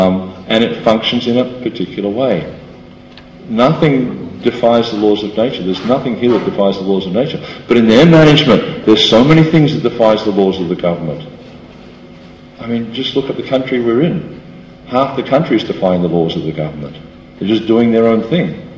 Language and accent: English; Australia; I come from Australia, which you probably all figured out by my accent. And there was just these floods in the state north of where we live. My wife and I live in the northern part of New South Wales